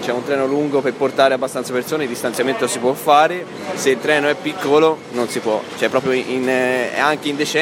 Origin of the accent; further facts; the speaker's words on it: Empoli, Tuscany, Italy; Io vengo da Empoli e niente.